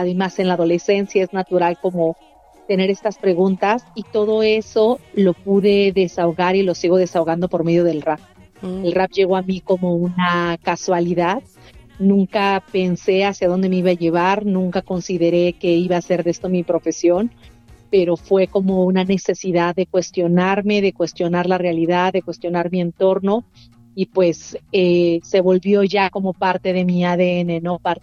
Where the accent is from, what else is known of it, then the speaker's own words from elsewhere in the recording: Oaxaca, Mexico; también como una mujer zapoteca, creciendo en la ciudad, creciendo en la periferia de Oaxaca